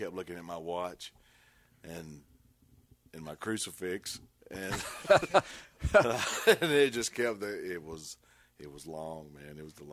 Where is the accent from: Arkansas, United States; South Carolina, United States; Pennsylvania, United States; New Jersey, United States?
Arkansas, United States; I grew up in South Arkansas